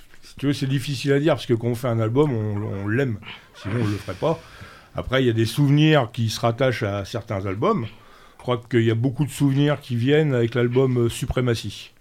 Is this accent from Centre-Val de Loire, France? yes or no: no; Nanteuil-le-Haudouin, Hauts-de-France, France; Oui, je suis de Nanteuil-le-Haudouin, donc c'est pas loin.